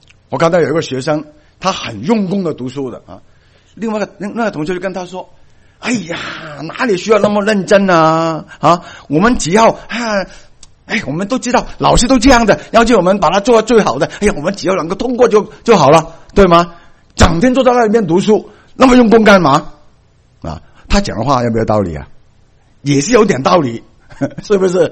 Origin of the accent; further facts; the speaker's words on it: Guangdong, China; accent: Cantonese-accented Mandarin; Chinese is a second language; also born or lived in Hong Kong; 因为我是广东人，我讲的都是广东国语